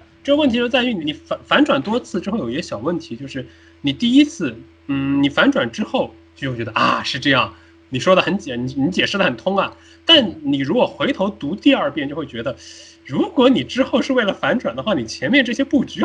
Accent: China; 我们中国人

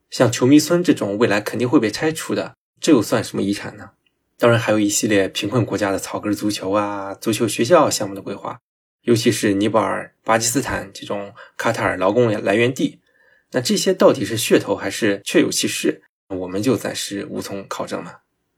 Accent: China; 作为一个中国人，作为一个背地里被人称之为很粉的中国人，经历过08奥运会以及新疆棉事件

